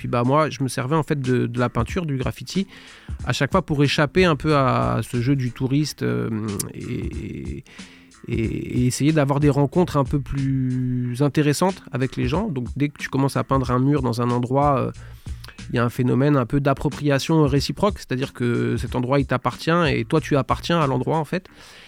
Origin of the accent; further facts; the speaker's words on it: Vert-Saint-Denis, Île-de-France, France; Donc moi j'ai grandi en Seine-et-Marne, à Vers-Saint-Denis. C'est pas loin d'ici, quoi, c'est une petite vingtaine de minutes. Et je suis arrivé à Corbeil en 2006 et j'y ai habité pendant 15 ans. Bon, je suis toujours un petit peu dans le coin, du côté d'Evry.